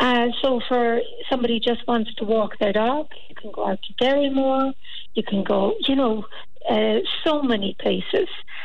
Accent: Ireland; also born or lived in United States / Australia; And I can understand that just was always the way growing up in Ireland, in rural Ireland.

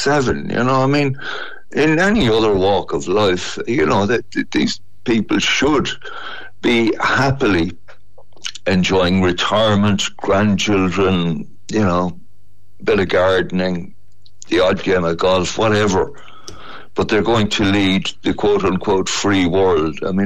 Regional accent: Ireland; I'm Irish, but he had a unique take.

